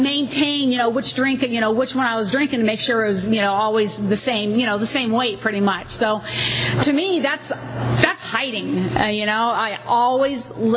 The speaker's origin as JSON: {"language": "English", "region": "California", "country": "United States", "tie": "born or raised there", "said": "I grew up in the Bay Area, and I played soccer all my life from the age of 5."}